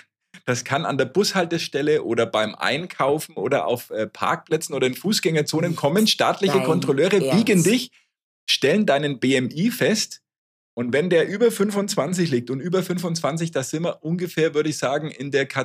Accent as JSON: {"language": "German", "region": "Bavaria", "country": "Germany", "said": "Bei uns in Franken"}